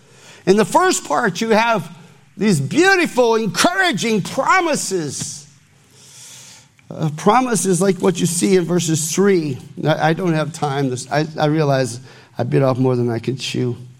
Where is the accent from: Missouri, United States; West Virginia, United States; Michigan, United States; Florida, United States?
Michigan, United States; also born or lived in Tennessee; he came from North Carolina, I came from Michigan, and by way of Tennessee to a Bible college.